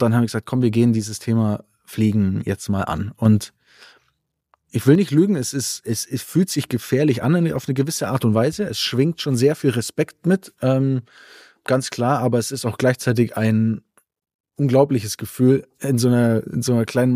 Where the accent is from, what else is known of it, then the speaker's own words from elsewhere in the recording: Bavaria, Germany; Ich bin natürlich auch im Allgäu groß geworden, da ist jetzt nicht so richtig viel Action.